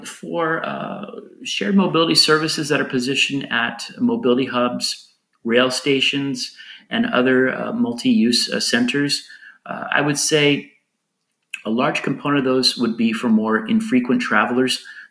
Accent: United States; now in Portugal; Well, I live in Portugal now. Even though I'm an American, I still have to say Portugal.

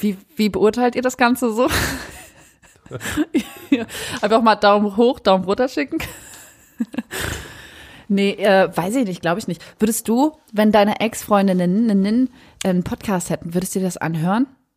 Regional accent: Saarland, Germany; Ich komme aus dem Saarland.

